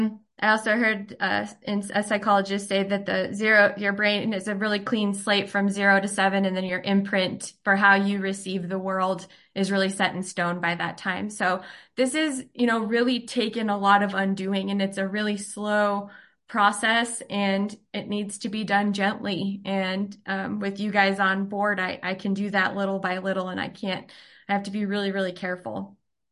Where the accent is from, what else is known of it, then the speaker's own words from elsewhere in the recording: Cheyenne, Wyoming, United States; I was born in Cheyenne, Wyoming, in 1982 to my mom and dad. We lived in poverty in some low-income apartments.